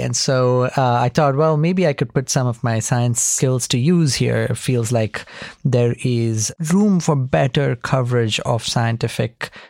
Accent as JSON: {"language": "English", "country": "India", "tie": "born or raised there", "said": "You know, I grew up in India."}